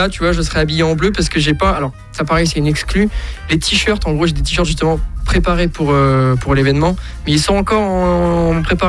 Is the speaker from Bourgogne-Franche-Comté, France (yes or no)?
yes; Bourgogne-Franche-Comté, France; je suis juste à côté du circuit de Magny-Cours. Donc, je suis vraiment de la Nièvre depuis tout petit.